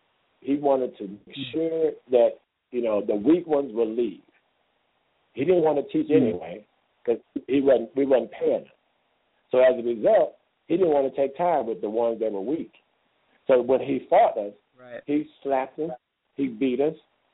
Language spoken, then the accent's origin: English; Missouri, United States; So I said, no, I'm from the Show Me State.